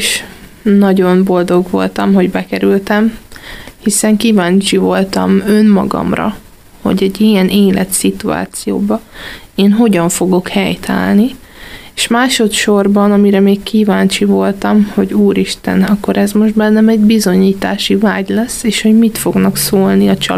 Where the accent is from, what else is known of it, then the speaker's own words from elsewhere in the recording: Great Hungarian Plain, Hungary; mivel ugye alföldi lány vagyok, ezért szeretem az egyszerűbb ételeket